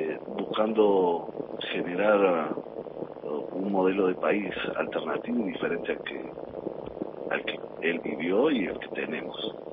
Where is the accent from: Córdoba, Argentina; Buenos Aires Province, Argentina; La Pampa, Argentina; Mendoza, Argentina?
Córdoba, Argentina; also born or lived in Rosario; Soy rosarino, pero viví casi toda mi vida en Córdoba y cuando asumió Néstor me vine para aquí.